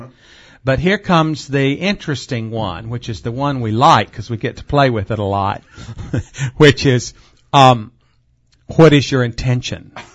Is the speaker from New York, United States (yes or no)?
no; Morehead City, North Carolina, United States; born there; I was born in Morehead City. I'm pretty much a North Carolina resident.